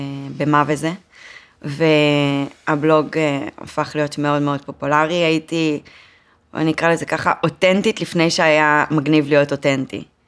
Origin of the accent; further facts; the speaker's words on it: Holon, Tel Aviv District, Israel; אז אני בת 29, אני מחולון, נשואה עם ילד בן 2.5.